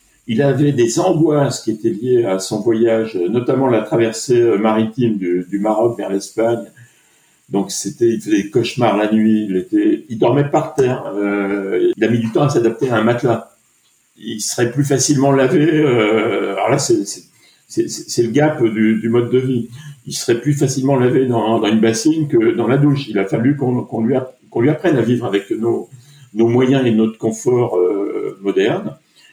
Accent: Nantes, Pays de la Loire, France; j'ai 65 ans, je suis nantais.

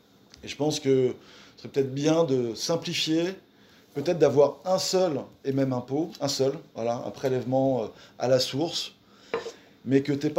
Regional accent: Normandy, France; je suis d'abord français, après je suis normand, et après je suis européen.

